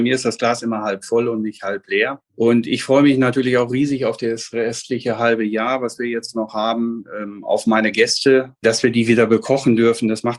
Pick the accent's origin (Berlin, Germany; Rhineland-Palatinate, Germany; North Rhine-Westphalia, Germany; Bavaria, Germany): North Rhine-Westphalia, Germany; Bielefeld; Geboren bin ich in Bielefeld, bei Dr. Kramer in der Klinik und bis zu meinem 18. Lebensjahr hier gewesen, dann ein paar Jahre zur See gefahren und rumgetingelt und seitdem wieder Bielefelder.